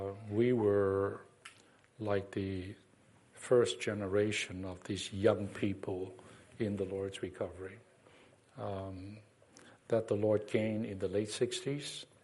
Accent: Hong Kong; moved away as an adult; also born or lived in Nanjing, China; I was born in China, in Nanjing, China, raised in Hong Kong, and then came here for college.

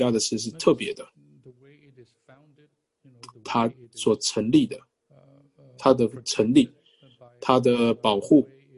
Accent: United States; 我是一个美国人，我在这里地方教会聚会。

